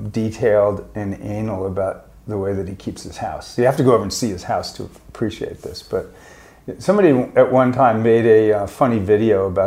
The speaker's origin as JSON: {"language": "English", "region": "New England", "country": "United States", "tie": "born or raised there", "said": "I grew up in New England, so I'm a Red Sox fan."}